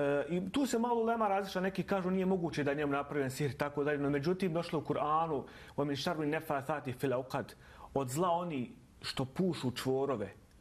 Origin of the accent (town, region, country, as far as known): Bosnia & Herzegovina